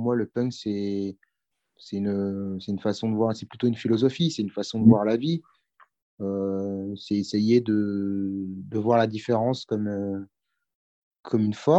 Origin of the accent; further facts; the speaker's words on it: Lille, Hauts-de-France, France; Non, c'est juste que nous, on vient de Lille.